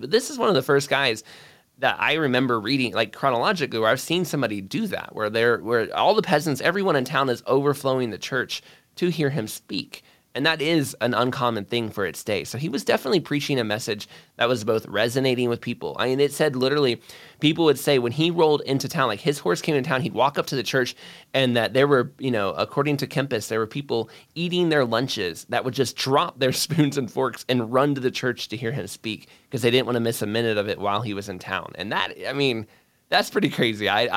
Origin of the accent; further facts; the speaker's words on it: United States; born, I was raised in America and I, you know, I was raised in, you know, a very different tradition.